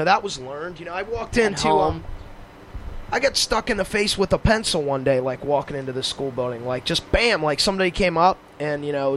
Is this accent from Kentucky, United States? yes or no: no; Long Island, New York, United States; And I grew up in New York, Long Island, where a lot of the hip-hop bands came out of, a little further out on the island than they were.